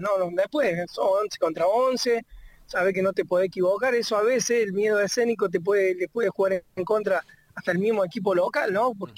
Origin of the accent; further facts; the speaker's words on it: Córdoba, Argentina; lo que somos oriundos acá de Córdoba